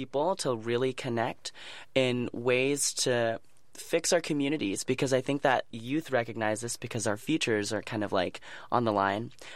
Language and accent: English; Stockton, California, United States; Stockton community and, like, learning about all these really amazing people that are doing great stuff in my hometown.